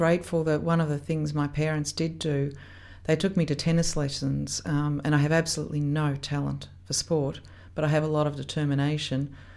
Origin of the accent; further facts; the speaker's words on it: Melbourne, Victoria, Australia; I was from Footscray in Melbourne, or a little suburb called Brooklyn, past Footscray.